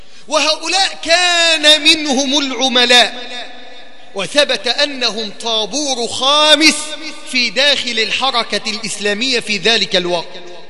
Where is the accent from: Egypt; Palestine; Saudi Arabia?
Egypt; بلدنا مصر